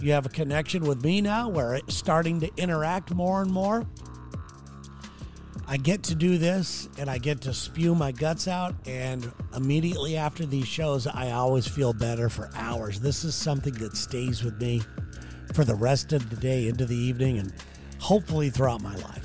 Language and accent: English; United States; As an American guy, I'm honored.